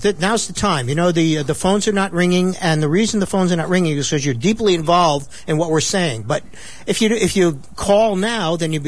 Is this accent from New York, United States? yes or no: yes; New York, United States; we're Flatlanders from Long Island